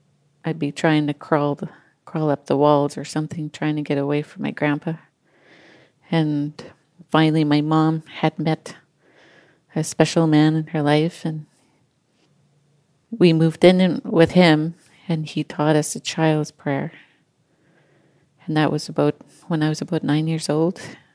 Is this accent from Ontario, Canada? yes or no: no; Merritt, British Columbia, Canada; I'm originally from Upper Nickley Indian Band, which is near Merritt, BC. The reserve is in two parts, called Kolshana and Douglas Lake. I lived on Kolshana.